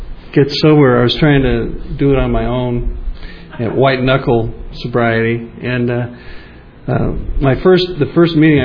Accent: Hollywood, California, United States; also born or lived in Los Angeles; So, I was born in Los Angeles at Doctor's Hospital on Western Avenue. Grew up in Hollywood.

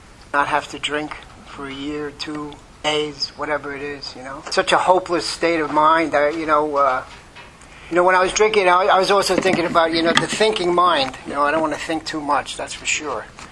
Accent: Flushing, New York, United States; I grew up in Flushing, and I went to St. Michael's Grammar School.

